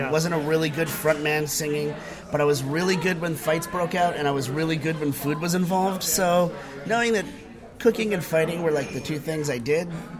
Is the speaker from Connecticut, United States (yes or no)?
yes; Hartford, Connecticut, United States; now in Boston, United States; Well, I grew up in Hartford, Connecticut, and I was coming up to Boston a lot for like punk rock and hardcore shows